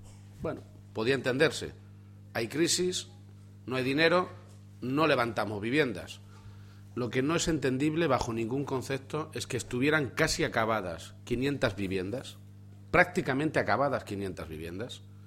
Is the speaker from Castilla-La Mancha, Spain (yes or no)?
yes; Castilla-La Mancha, Spain; en Castilla-La Mancha y seguramente en otros sitios de España, pero hablo por mi tierra